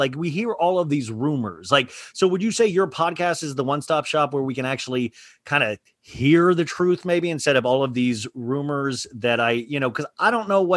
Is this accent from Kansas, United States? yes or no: yes; Kansas, United States; I grew up in Kansas, middle class.